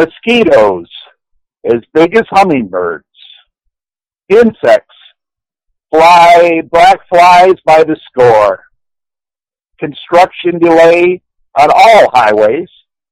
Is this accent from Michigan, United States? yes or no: yes; Michigan, United States; My home state. Illustrious shaped borders. Charming all four seasons. Home to thousands of inland lakes. Is made up by 2 peninsulas. Great Lakes surround.